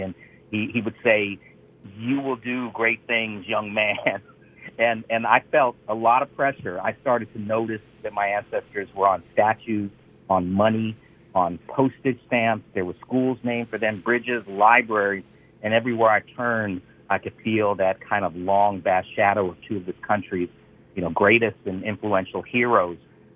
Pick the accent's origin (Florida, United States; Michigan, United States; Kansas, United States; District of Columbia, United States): District of Columbia, United States; Washington; born there; I was born in Washington, D.C., and my parents went to Howard.